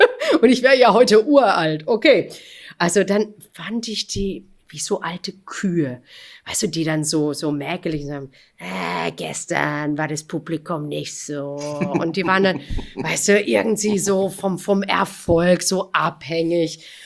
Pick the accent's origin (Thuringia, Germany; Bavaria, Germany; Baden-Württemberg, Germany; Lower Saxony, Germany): Baden-Württemberg, Germany; Freiburg; mein Vater war Opernsänger und ich bin mehr oder weniger am Freiburger Stadttheater groß geworden.